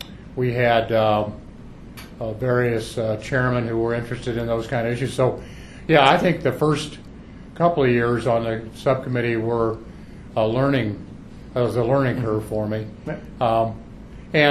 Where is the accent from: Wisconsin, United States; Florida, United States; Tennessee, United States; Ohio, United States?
Ohio, United States; Findlay; Marathon Oil Company, which is in my hometown, the largest employer mm-hmm. In my hometown.